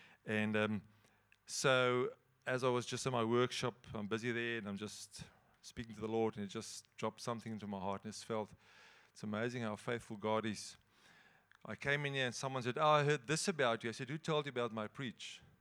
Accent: Queenstown, Eastern Cape, South Africa; we're from Queenstown in the Eastern Cape.

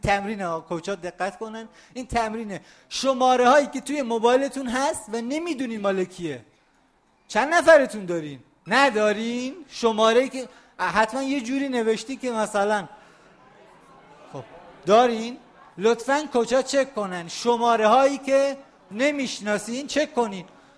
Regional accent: Sanandaj, Kurdistan, Iran; خب من سنندجی هم، درسته؟

